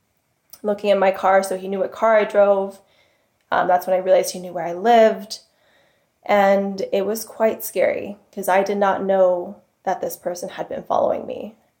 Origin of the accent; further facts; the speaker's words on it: Ohio, United States; you know, I'm from Ohio, so no one would be calling me at 11 o'clock Pacific time.